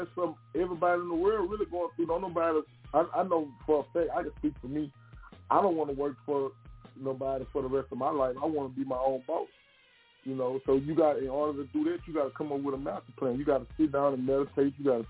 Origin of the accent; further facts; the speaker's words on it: Baton Rouge, Louisiana, United States; Growing up in Baton Rouge, it's like you basically it's like crabs in the bucket.